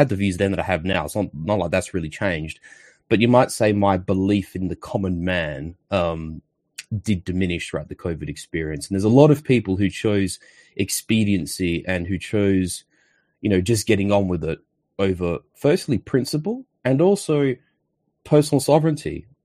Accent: Australia; even though I'm obviously Australian, I obviously discuss my Italian heritage as well

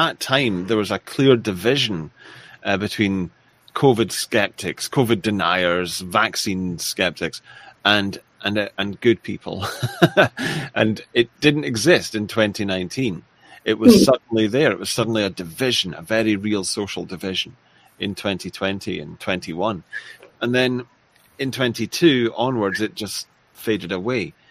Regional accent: Scotland, United Kingdom; a very monocultural, monoethnic area, like where my hometown in Scotland

